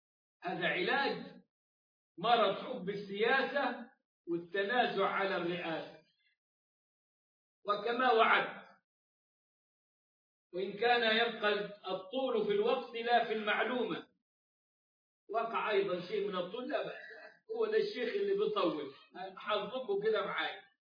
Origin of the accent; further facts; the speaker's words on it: Egypt; موجودة في بلاد المسلمين عندنا في مصر